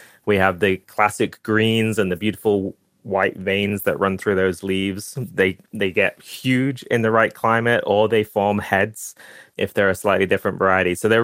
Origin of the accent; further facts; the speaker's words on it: United Kingdom; accent: British; now in United States; I'm obviously not from the South. I hope I still have my British accent, but I've been living here for about 8 years now.